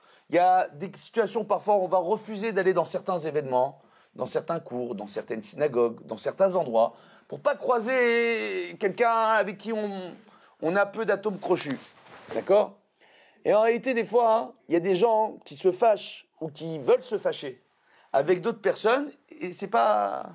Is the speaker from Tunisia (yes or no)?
yes; Tunisia; quand on est Tunisien, on aime la tchèque-tchouka